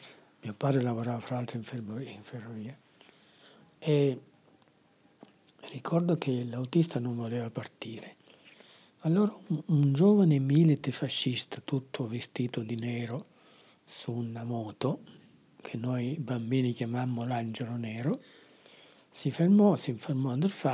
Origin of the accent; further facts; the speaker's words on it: Brattirò, Calabria, Italy; now in Milan, Italy; Poi per via dei bombardamenti, 41 diciamo, per via dei bombardamenti mi sono spostato in un paesino vicino a Tropea che si chiama Brattirò e che mi è rimasto nel cuore, come anche il suo dialetto.